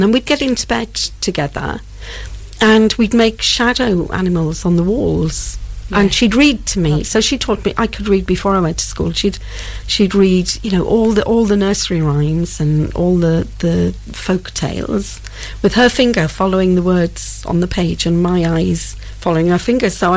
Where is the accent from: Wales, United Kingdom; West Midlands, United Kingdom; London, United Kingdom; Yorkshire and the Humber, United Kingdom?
Wales, United Kingdom; start to tell them my story about growing up in the Welsh Valleys. And there's a lot of humour involved in that, because it was a very tight-knit community.